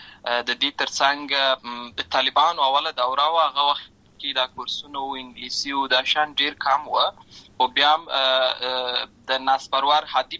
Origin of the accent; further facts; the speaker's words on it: Lashkar Gah, Helmand, Afghanistan; born there; زه په اصل کې د ورزګان ولایت یم اما زه په هلمند ولایت د شکرګاه کې پیدا شوی یم